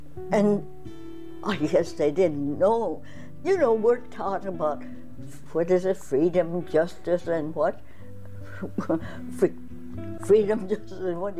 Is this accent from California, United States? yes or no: yes; San Pedro, California, United States; I was back in my hometown with my mother and my older brother who didn't get in now.